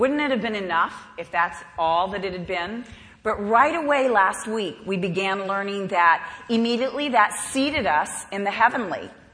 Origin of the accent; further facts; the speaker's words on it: Bahamas; You don't understand, but I grew up on this in the Bahamas. Of course, it was never stiff. In the Bahamas, it was so hot, it was always, my chocolate bars were always curved.